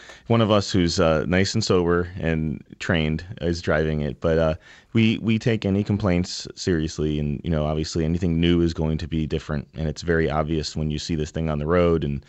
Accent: New Haven, Connecticut, United States; We grew up on Ellsworth Avenue in New Haven. We were born and bred and stayed here

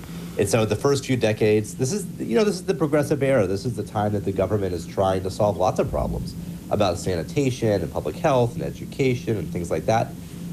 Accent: Florida, United States; I was raised in Central Florida, so I was always surrounded by older people.

